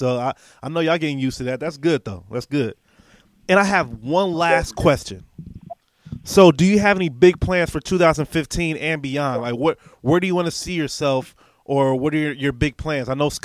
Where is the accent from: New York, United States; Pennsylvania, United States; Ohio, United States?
Ohio, United States; Dayton; now in Columbus, United States; Yeah, I'm from Dayton, Ohio. Dayton's going to show y'all some love, I promise you. And I'm in Columbus right now, so we're looking forward to seeing you up in Ohio and getting that good Midwest love.